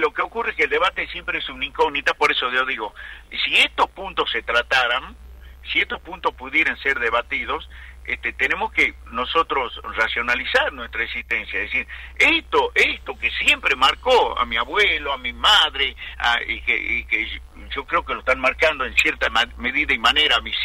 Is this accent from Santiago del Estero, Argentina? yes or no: no; Salta, Argentina; born there; yo que nací en Salta y espero morir en mi querida Salta